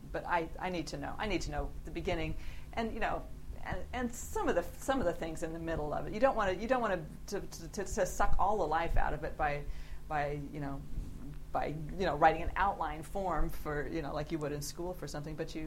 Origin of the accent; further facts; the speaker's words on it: United States; I'm an American. I'm living here.